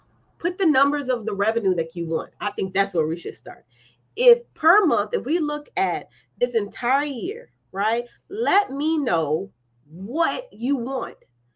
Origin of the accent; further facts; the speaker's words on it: St. Louis, Missouri, United States; now in Los Angeles, United States; But I'm from St. Louis and I live in LA.